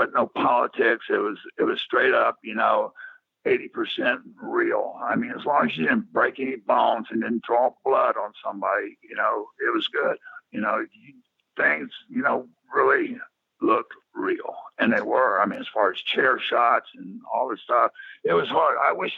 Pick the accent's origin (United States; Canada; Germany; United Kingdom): United States; the South; since I'm from the South and everything, the Max Cady deal was Southern